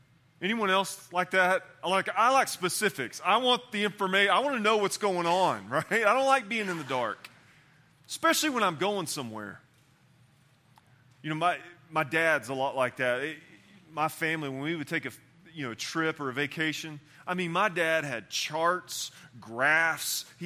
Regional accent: Southern US, United States; I'm from the South. I'm a country boy, but I don't like country directions.

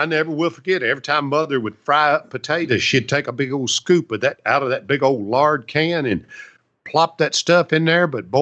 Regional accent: Portland, United States; It's kind of like my hometown of Portland

